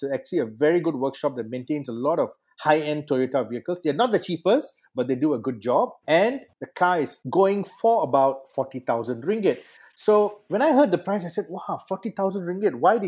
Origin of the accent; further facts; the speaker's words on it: India; I'm Indian